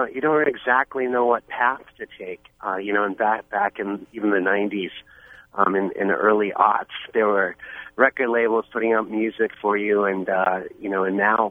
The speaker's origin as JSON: {"language": "English", "town": "Presque Isle", "region": "Maine", "country": "United States", "tie": "born or raised there", "said": "up in Presque Isle, which is my hometown"}